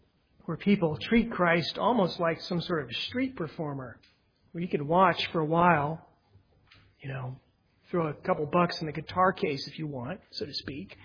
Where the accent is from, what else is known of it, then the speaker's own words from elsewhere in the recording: United States; I'm an American, and in America, the customer is always right, right?